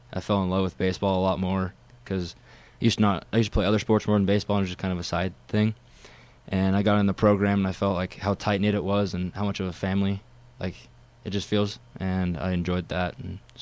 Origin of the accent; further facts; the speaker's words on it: California, United States; born there; Actually, I was born in California, so I like the Dodgers.